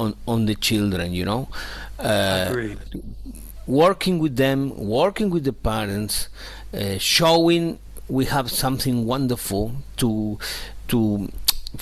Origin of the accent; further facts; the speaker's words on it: Argentina; I am from Argentina